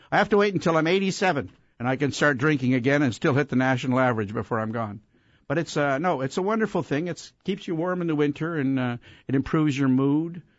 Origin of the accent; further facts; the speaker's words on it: Ireland; And I know I'm Irish because what I did is I wrapped myself tighter in the clothes